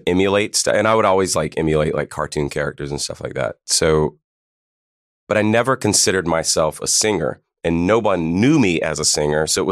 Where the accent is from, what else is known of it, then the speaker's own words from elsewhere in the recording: Pennsylvania, United States; I'm from Pennsylvania.